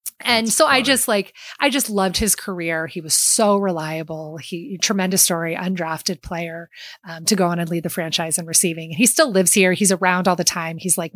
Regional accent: Colorado, United States; But for me, as like a kid growing up in Colorado in the 90s, you know, the 80s and 90s

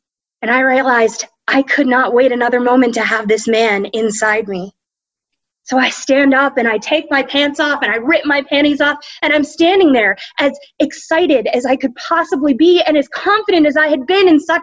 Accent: Fairchance, Pennsylvania, United States; My hometown of Fairchance, Pennsylvania is small.

